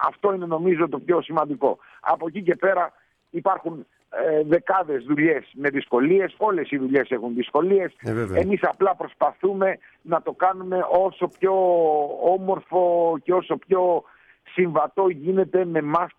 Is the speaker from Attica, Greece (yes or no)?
no; Chios, North Aegean, Greece; Είμαι από τη Χίο, ναι, είμαι από τη Χίο. Εκεί γεννήθηκα, εκεί μεγάλωσα, όλη μου οικογένεια από πάπου προς πάπου.